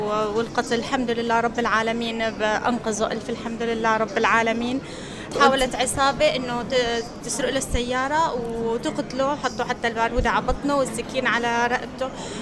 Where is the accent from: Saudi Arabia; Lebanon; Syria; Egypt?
Syria; Damascus Governorate; كنا عايشين بالشام، وحتى في حياة الشام كانت كتير حلوة قبل الأحداث